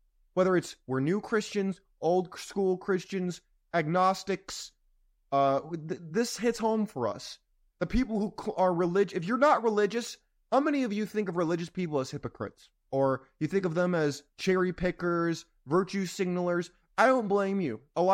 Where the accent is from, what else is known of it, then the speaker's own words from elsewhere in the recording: California, United States; I grew up in California.